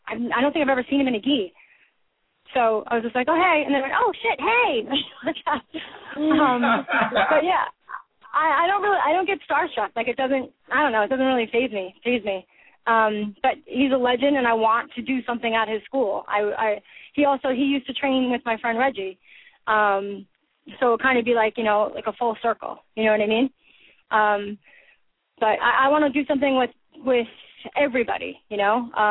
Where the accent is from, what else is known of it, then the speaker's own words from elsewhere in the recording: New York, United States; as a New Yorker coming here and being like, wow, dude, I'm in Seattle right now